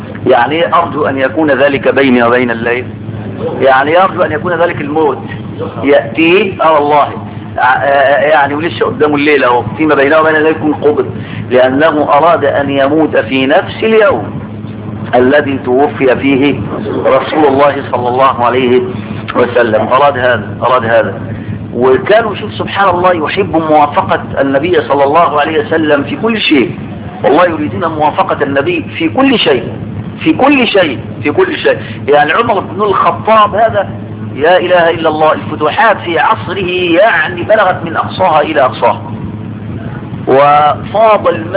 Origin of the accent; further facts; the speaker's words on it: Egypt; النساء عندنا في مصر دول عايزين ايه بالظبط